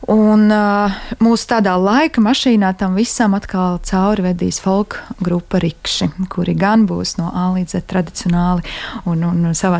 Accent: Latgale, Latvia; es arī pati esmu cēlusies no Latgales

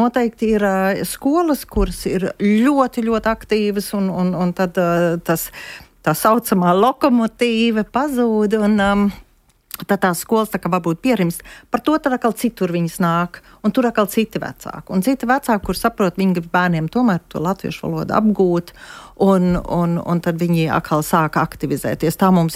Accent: Germany; Nu, es varu teikt, ka es uzaugu Vācijā un es uzaugu vienā vidē, kur nebija latviešu.

